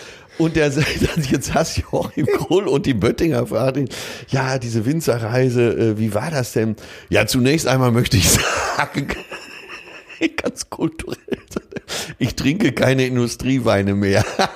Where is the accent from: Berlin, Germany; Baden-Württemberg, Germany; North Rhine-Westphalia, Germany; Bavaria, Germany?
North Rhine-Westphalia, Germany; Wir kommen ja weiter aus dem Ruhrgebiet